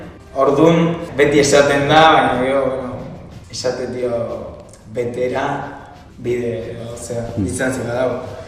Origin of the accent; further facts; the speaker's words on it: Argentina; argentinarra naiz, Bahía Blanca bizi naiz, Argentinako hiri baten